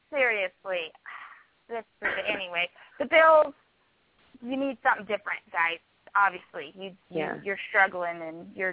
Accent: Washington, United States; I'm from Washington State, for anybody that doesn't know that. So a lot of my family and friends on Facebook are from Seattle

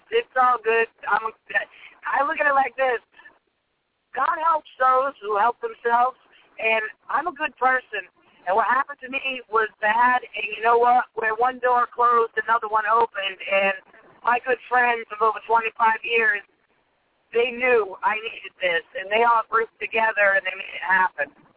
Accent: Rhode Island, United States; I'm from Rhode Island, sir.

